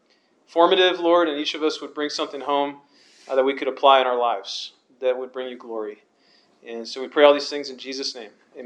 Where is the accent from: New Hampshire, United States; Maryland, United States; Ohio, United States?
Maryland, United States; So I grew up in Maryland. My dad was a project manager, and he worked for companies that had contracts with the Navy.